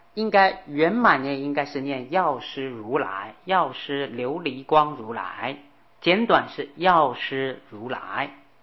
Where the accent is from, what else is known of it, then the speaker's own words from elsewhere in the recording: China; 我们中国人